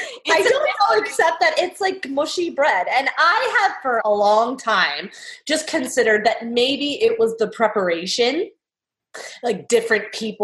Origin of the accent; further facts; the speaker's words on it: West Coast, United States; So as a kid growing up on the West Coast, we always had it with the marshmallows.